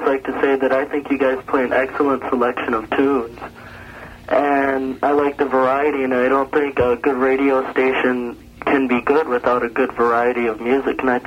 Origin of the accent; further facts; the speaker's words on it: California, United States; now in Minneapolis, United States; I'm from California, and I've only been living in Minneapolis for about 3 months.